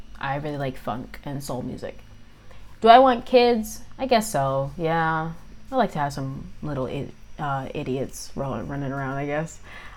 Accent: United States; Well, this is kind of gonna reveal, like, where I'm from. I'm American

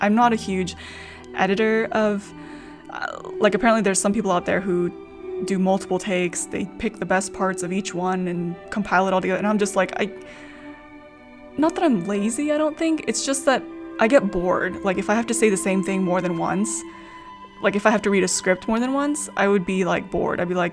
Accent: United States; I am from America.

